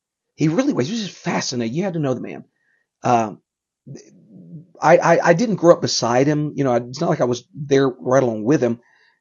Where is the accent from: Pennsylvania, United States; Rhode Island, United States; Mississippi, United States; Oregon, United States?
Mississippi, United States; born there; I was born in South Mississippi, right on the Gulf Coast there